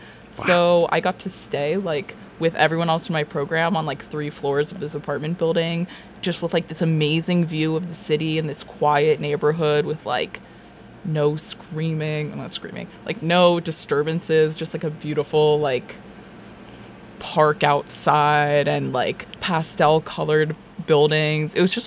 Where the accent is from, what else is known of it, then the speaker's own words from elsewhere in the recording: United States; I am from America.